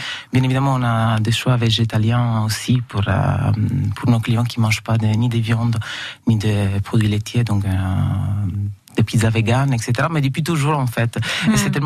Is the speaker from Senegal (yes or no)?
no; Sicily, Italy; French is a second language; also born or lived in Paris; now in Bordeaux, France; Alors, moi, je suis originaire de Sicile.